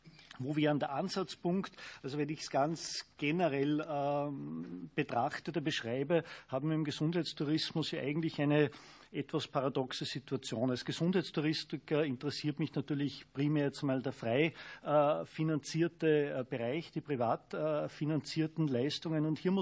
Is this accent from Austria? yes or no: yes; Austria; ein bayerisches oder in meinem Fall österreichisches Grüß Gott